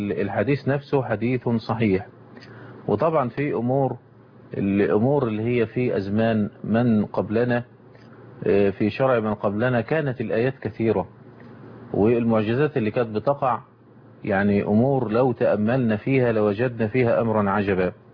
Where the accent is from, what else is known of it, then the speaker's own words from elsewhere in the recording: Egypt; بتذهب عندنا في مصر إلى بيت إلى بنك نصر الاجتماع.